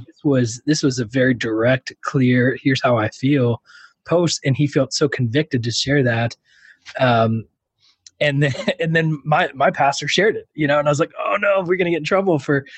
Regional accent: San Antonio, Texas, United States; I've never heard of Max, and I'm from San Antonio.

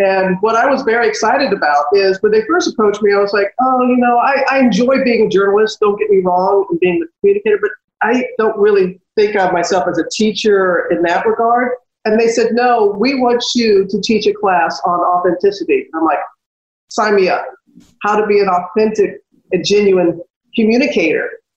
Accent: United States; when my hometown was destroyed by Hurricane Katrina

